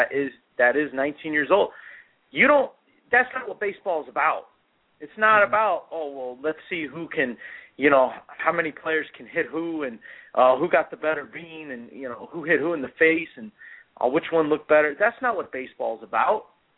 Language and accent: English; Chicago, Illinois, United States; Ryan Sandberg growing up in Chicago.